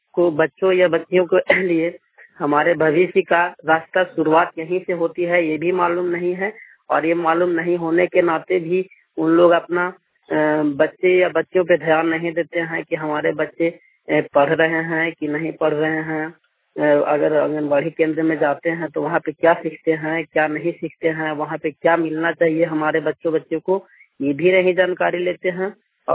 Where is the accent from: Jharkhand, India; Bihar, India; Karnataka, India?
Jharkhand, India; Chatra; और मेरा गांव करगु पटेर, पंचायत बरैनी, पोस्ट बरैनी, जिला चतरा, थाना चतरा, प्रखंड चतरा, राज्य झारखंड का स्थानीय निवासी हूं।